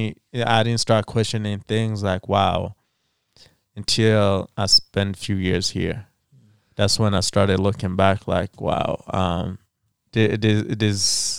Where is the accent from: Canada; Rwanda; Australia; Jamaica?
Rwanda; born there; I was born in Rwanda. And so then I spoke Kinyarwanda. And then Kirundi, they're kind of similar, but when you know those two languages, you know the difference.